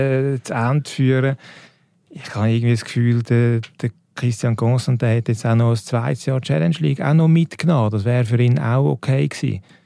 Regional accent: Switzerland; wir Schweizer

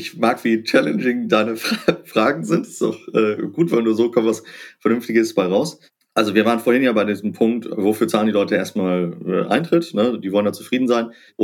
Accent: Hannover, Lower Saxony, Germany; also born or lived in Halle / Tokyo / Chicago; ich bin geboren in Halle an der Saale im Osten, kurz vor dem Mauerfall. Dann sind wir nach Hannover. Dann hat meine Familie lange im Ausland gelebt, in Tokio, in Chicago

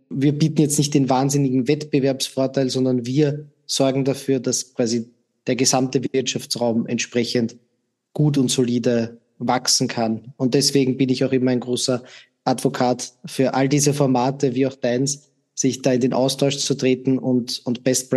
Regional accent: Austria; Als Österreicher und einem kleineren Land

